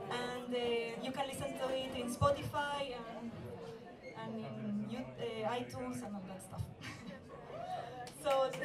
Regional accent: Chile; now in Buenos Aires, Argentina; I'm from Chile, I live in Buenos Aires.

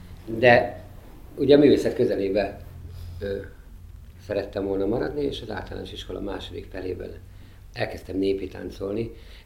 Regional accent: Debrecen, Hajdú-Bihar, Hungary; now in Budapest, Hungary; És mi egy pince lakásban éltünk annó annak idején a Füveszkert utcában Debrecenben

